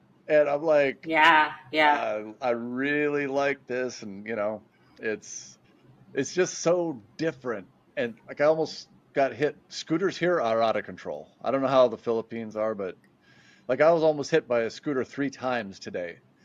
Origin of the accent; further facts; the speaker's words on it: United States; you know, I'm American.